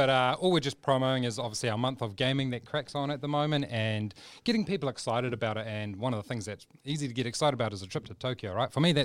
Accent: Rotorua, Bay of Plenty, New Zealand; just an everyday boy growing up in Rotorua.

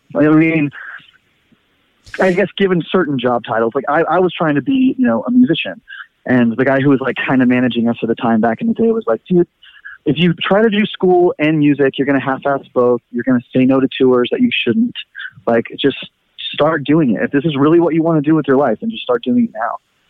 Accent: Fremont, California, United States; So Ian and I grew up in Fremont together, the guitarist Ian.

